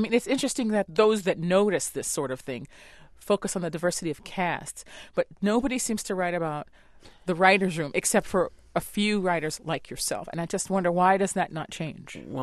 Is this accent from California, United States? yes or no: yes; California, United States; born there; Like, dude, I was born in California.